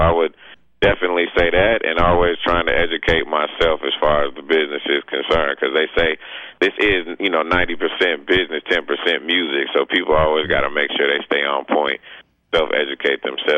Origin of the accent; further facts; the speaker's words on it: Georgia, United States; but we do have it in my home state of Georgia.